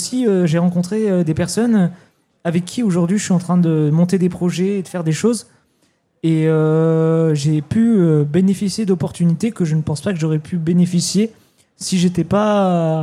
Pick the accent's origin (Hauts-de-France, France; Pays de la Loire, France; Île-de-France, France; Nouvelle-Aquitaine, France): Nouvelle-Aquitaine, France; moi je viens de Charente, mais du coup je suis sur le territoire de Charente et de Charente-Maritime.